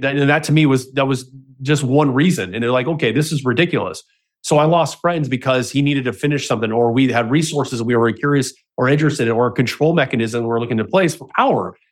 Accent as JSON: {"language": "English", "town": "Anaheim", "region": "California", "country": "United States", "tie": "born or raised there", "said": "I grew up in Anaheim, so the Angels were my go-to team."}